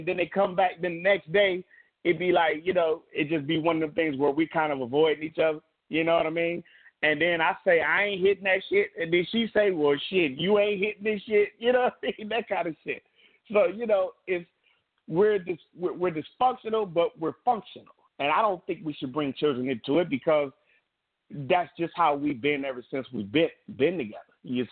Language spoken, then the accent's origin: English; Compton, California, United States; Because I'm from Compton. She's from Watts.